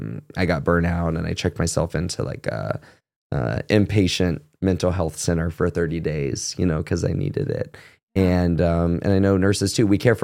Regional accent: Florida, United States; I'm from Florida. Everything's real.

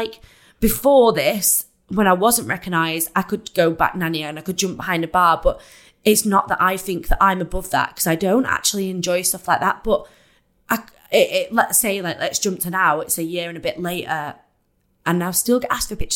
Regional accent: Manchester, North West England, United Kingdom; I'm from Manchester

